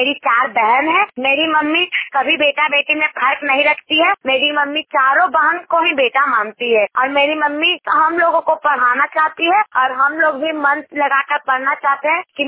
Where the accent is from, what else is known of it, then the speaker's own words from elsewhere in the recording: Sirpur, Bihar, India; मैं सिरपुर की रहने वाली हूँ। पोस्ट नेशा थाना हना जिला नालंदा है।